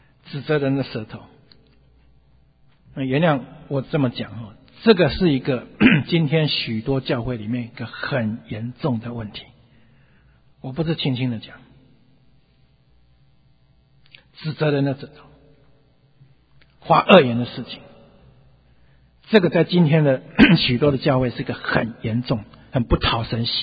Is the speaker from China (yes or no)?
no; Taiwan; 我们台湾人有一句话，不知道有没有会台语的